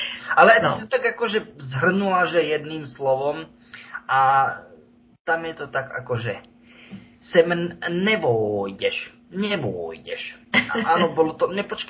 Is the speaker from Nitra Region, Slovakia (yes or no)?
yes; Nitra Region, Slovakia; alebo poviem to u nás na Tribeči